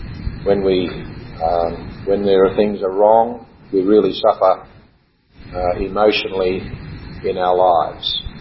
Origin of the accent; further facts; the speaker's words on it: Australia; I'm a Christian from Australia